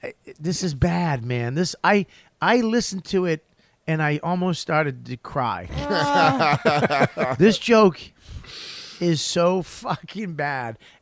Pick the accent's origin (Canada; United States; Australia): Australia; I'm Australian.